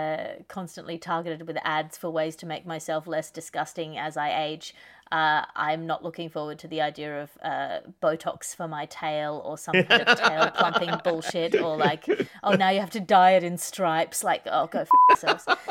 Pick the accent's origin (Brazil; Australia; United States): Australia; And just as an Australian, it feels like a human rights abuse to walk past a pool